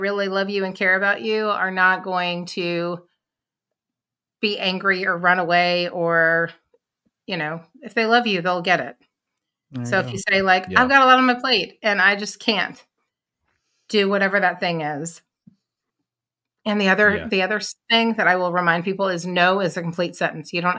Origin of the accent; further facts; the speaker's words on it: Louisville, Kentucky, United States; So growing up in Louisville, there's in Kentucky